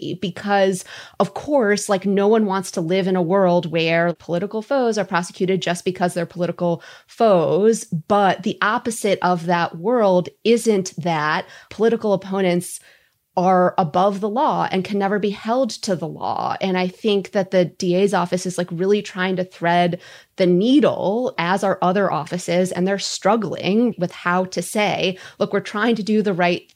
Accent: Minnesota, United States; I don't know if that's because I'm Minnesotan or not a TV lawyer

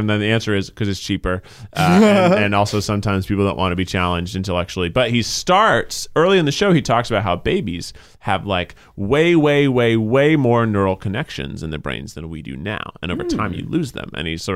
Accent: the South, United States; I am from the South.

